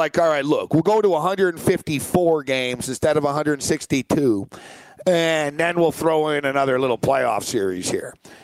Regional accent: Montreal, Quebec, Canada; Growing up in Montreal

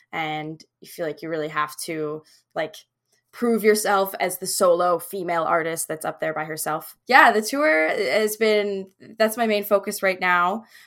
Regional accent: Cranbrook, British Columbia, Canada; because I'm actually from Cranbrook, British Columbia. So Toronto feels like it's like really far away.

